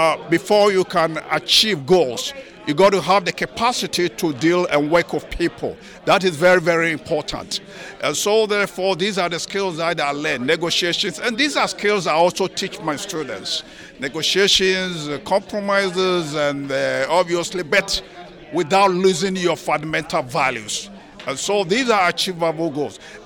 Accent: Ghana; born there; I was born in Ghana, and I have experienced the worst of humanity

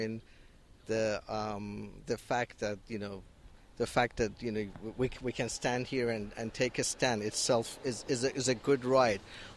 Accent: Iran; now in United States; Was that my accent that gave it away? I'm from Iran, and I come from a land of oppression.

